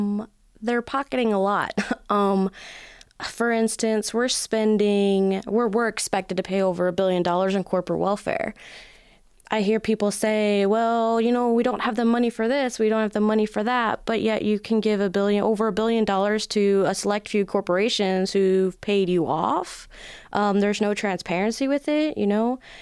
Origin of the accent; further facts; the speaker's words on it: Illinois, United States; Like I said earlier, I'm from Illinois. You know, I grew up in the suburbs.